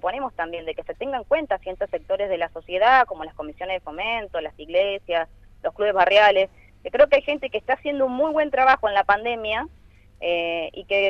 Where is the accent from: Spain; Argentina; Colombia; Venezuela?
Argentina; Villalonga, Buenos Aires Province; yo no vivo en Villalonga, soy de Villalonga, pero en este momento no estoy viviendo allá. Pero te puedo contar porque tengo a toda mi familia en el pueblo.